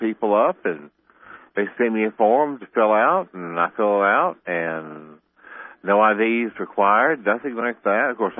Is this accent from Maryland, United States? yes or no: no; South Carolina, United States; Well, like I say, I'm from South Carolina. I don't make any boast about it